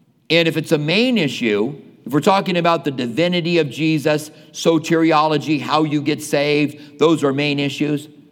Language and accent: English; Clinton, Iowa, United States; Now, I came from Iowa, farming country in Clinton, Iowa. And so all these people had farms.